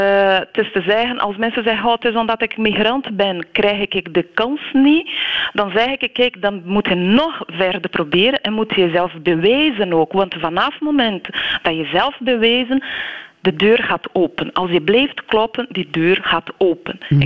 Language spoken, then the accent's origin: Dutch; Brazil; Dutch is a second language; now in Belgium; Ik kom uit Brazilië